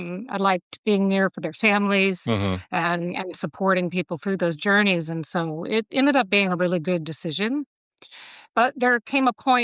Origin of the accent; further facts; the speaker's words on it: Tampa, Florida, United States; You know, I grew up in Tampa Bay, Florida, and with kind of early aspirations to become a physician and a surgeon.